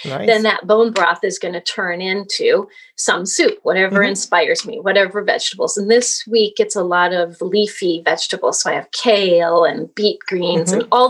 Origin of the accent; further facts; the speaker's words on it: Minnesota, United States; now in California, United States; So I'm originally from Minnesota, but I live in California and consider myself very settled here, been here since the late 70s.